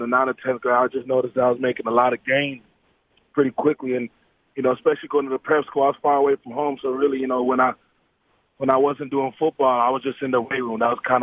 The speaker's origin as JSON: {"language": "English", "town": "Ottawa", "region": "Ontario", "country": "Canada", "tie": "born or raised there", "said": "even though I lived in Ottawa, Ontario, for most of my life, you know, my parents were born and raised in Jamaica. So I really, you know, I consider as myself, you know, Canadian kid living in the Jamaican household."}